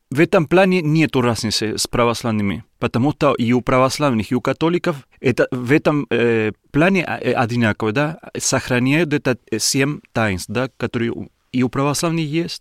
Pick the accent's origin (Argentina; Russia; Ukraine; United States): Argentina; born there; Russian is a second language; я родился в Аргентине, в деревне. И я родился в семье, которые все были крещены